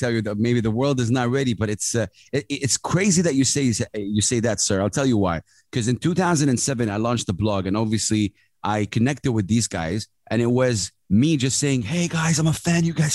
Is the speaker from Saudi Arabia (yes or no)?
yes; Saudi Arabia; I'm from Saudi Arabia and one of the most conservative countries in the world.